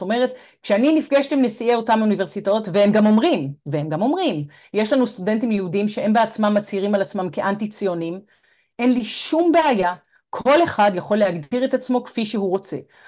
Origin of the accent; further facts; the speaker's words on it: Montreal, Quebec, Canada; אני ממונטריאול, שם נולדו ילדיי